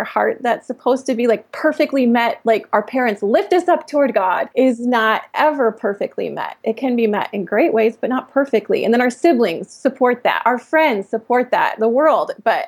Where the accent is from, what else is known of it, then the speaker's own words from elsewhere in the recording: Grand Rapids, Michigan, United States; I'm from Grand Rapids, Michigan, and I've traveled a lot. I've moved a lot, but I'm hoping to stay here for a while.